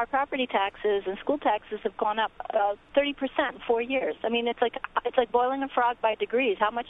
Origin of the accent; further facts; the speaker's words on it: East Coast, United States; All our relatives are, you know, we're Yankees. We're from the East Coast, but they're not here in New York State.